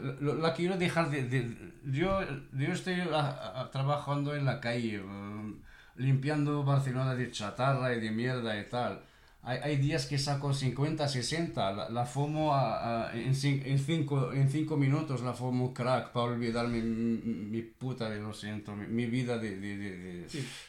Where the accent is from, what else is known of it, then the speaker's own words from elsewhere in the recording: Morocco; now in Catalonia, Spain; me considero como un catalán, no sé qué soy. Ya llevo aquí 21 años. Llevo en Marruecos y llevo 18 años. En Cataluña llevo 22 años. Creo que soy más catalán que marroquí.